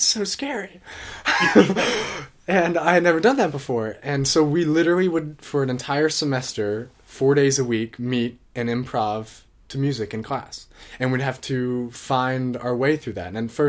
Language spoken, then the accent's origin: English; Orlando, Florida, United States; when I grew up in Orlando, I never really had been exposed to real art, for a lack of a better word.